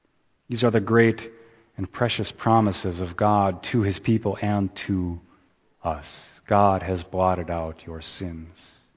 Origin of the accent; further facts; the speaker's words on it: Brooklyn, New York, United States; accent: Brooklyn; I don't know, that's my Brooklyn accent, I don't know.